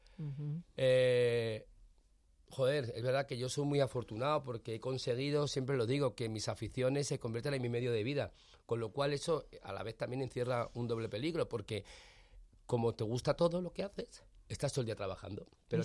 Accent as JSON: {"language": "Spanish", "town": "Madrid", "region": "Community of Madrid", "country": "Spain", "tie": "born or raised there", "said": "yo soy madrileño de pro, nací en Madrid y moriré en Madrid."}